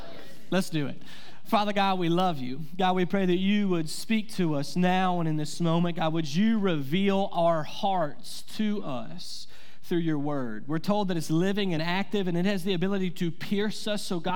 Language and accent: English; United States; I'm an American. I live in America.